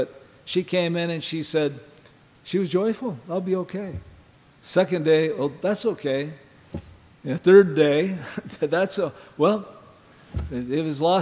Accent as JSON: {"language": "English", "region": "Montana", "country": "United States", "said": "And I said, I'm from Montana. I said, this is not a snowstorm."}